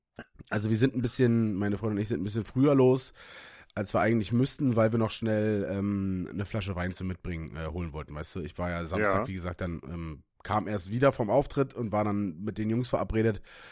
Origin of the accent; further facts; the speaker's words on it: Müncheberg, Brandenburg, Germany; die private Bahn, die von Berlin in meine Heimat fährt, nach Münchenberg